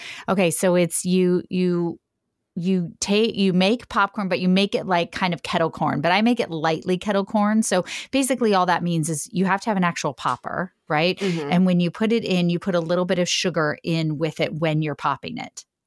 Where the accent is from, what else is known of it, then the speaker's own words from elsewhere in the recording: Indiana, United States; I grew up in Indiana and the closest theme park we had was Kings Island, which was in Cincinnati, Ohio